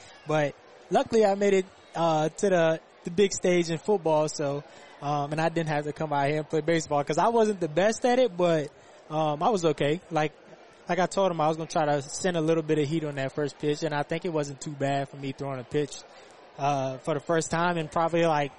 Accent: Altavista, Virginia, United States; Me growing up in Alta Vista is not a place that a lot of people go Division I from.

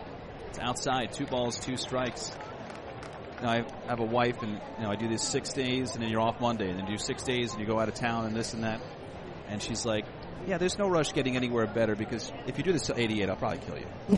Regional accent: New York, United States; I'm from Long Island, but went to the University of Dayton.

